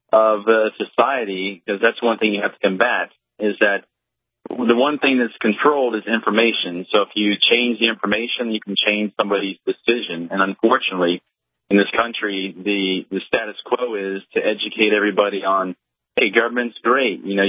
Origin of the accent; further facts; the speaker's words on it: Charleston, South Carolina, United States; I'm actually from Charleston